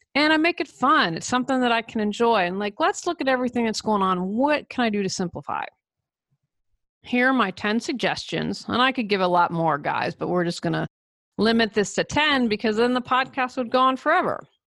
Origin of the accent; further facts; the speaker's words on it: United States; but I'm going to talk how it is for being an American.